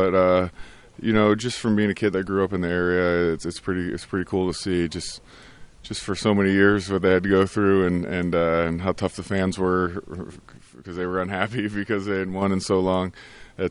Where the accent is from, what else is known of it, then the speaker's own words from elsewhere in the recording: Chicago, Illinois, United States; just because the point of view that you have as a fan growing up in Chicago about the Cubs.